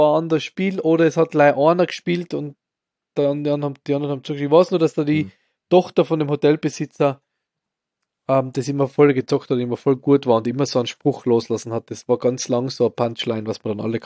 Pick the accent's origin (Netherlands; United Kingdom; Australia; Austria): Austria; aber als Österreicher macht man relativ selten Urlaub in Österreich.